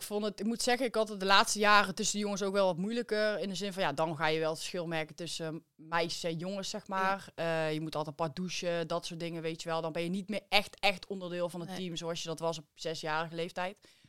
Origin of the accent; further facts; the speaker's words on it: Best, North Brabant, Netherlands; Ik kom uit Best